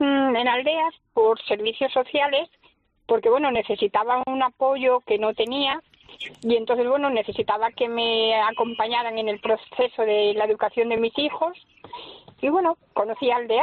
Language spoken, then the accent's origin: Spanish; Grado, Asturias, Spain; now in Oviedo, Spain; A ver, yo soy de Grao, pero llevo años en Oviedo.